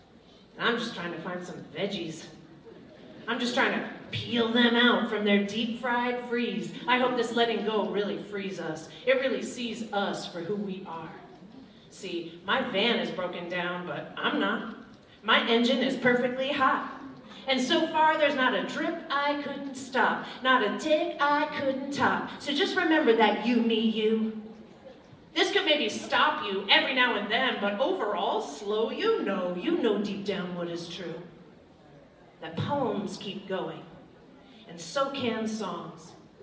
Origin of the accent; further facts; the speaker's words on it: Pennsylvania, United States; All right, I'm from Pennsylvania. Like, everything's like 20 years old, you know?